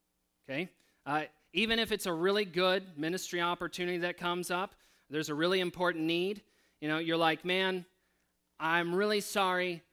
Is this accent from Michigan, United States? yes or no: yes; Michigan, United States; I know growing up in the Midwest in Southwest Michigan, I think I paid more attention to it.